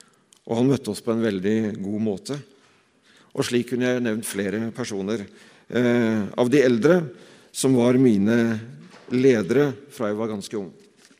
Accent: Nesodden, Akershus, Norway; han jobbet på karosserifabrikken i nabolaget på Nesodden der jeg vokste opp.

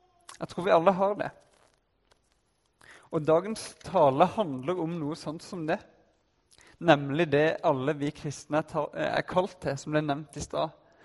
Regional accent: Kristiansand, Agder, Norway; now in Oslo, Norway; Jeg er opprinnelig fra Kristiansand, som dere kanskje hører.

